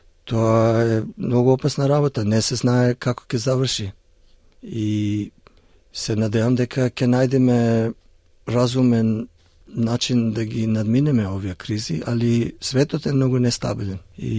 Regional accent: Australia; now in North Macedonia; Па ја, како дете кој порасна во Австралија, имам перманентен оптимизам.

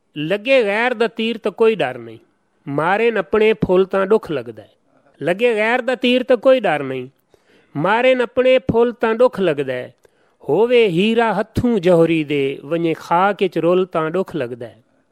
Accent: Multan, Punjab, Pakistan; ਮੇਰਾ ਜੀ ਜੰਮਪਲ ਹੈ ਮੁਲਤਾਨ ਤੇ ਆਪਣਾ ਚੜ੍ਹਦੇ ਆਲੇ ਪਾਸੇ ਗ੍ਰਾਂ ਹੈ, ਬਹੁਤ ਬੜਾ ਮੌਜ਼ਾ ਹੈ ਲੂਠੜ। ਉੱਥੋਂ ਦੇ ਜਿਹੜੀ ਕੌਮ ਹੈ ਉਹ ਵੀ ਲੂਠੜ ਹੈ, ਜ਼ਿਮੀਦਾਰ ਕੌਮ ਹੈ। … ਉੱਥੇ ਦਾ ਮੇਰਾ ਜੰਮਪਲ ਹੈ।

